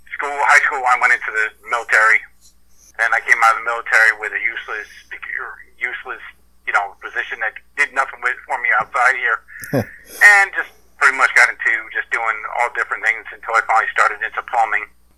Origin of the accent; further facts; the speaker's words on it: Brewster, New York, United States; also born or lived in Carmel / Connecticut / Bronx / Manhattan; Well, I grew up in a little area called Brewster, New York. I moved from there to Carmel, from Carmel to Connecticut, from Connecticut down to Bronx, and then Manhattan, and then Brooklyn, and then back to Connecticut